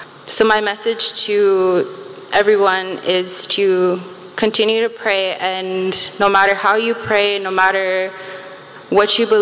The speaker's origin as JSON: {"language": "English", "country": "United States", "tie": "born or raised there", "said": "I'm 19 years old. I'm Hunkpapa Lakota from the Standing Rock Nation. I grew up on the reservation my entire life."}